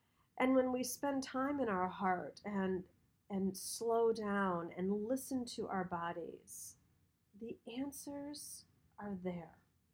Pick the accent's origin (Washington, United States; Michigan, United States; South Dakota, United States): Michigan, United States; whether it was like when we grew up in Michigan, whether it was snowing or raining or Christmas, he was out there for his run.